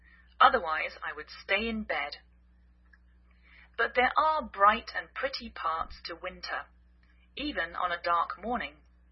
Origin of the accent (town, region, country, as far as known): England, United Kingdom; now in United States